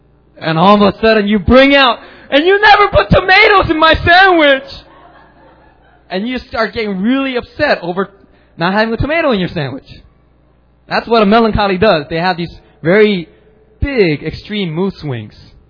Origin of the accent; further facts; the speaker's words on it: Philadelphia, Pennsylvania, United States; I grew up in Philadelphia, and you know, not many urban kids like poetry.